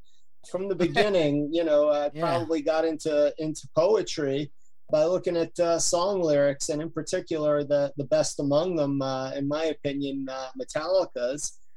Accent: Yonkers, New York, United States; So I'm from Yonkers, right outside New York City, and so yeah, we'd see the shows in the New York metro area.

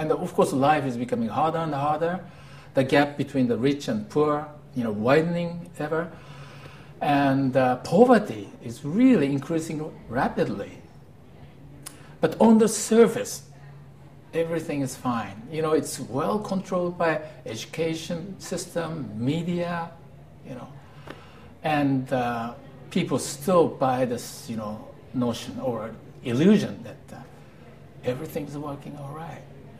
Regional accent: Japan; I'm from Japan.

